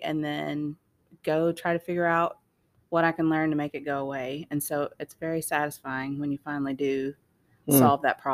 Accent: Oklahoma, United States; well, I thought Durant at the time because I'm originally from Oklahoma.

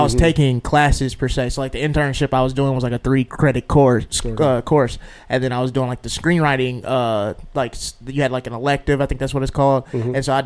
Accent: Jackson, Mississippi, United States; I was born in Jackson, Mississippi. Very country. I try to hide it, but it comes out. But yeah, I grew up in Mississippi, and I was a track athlete in college.

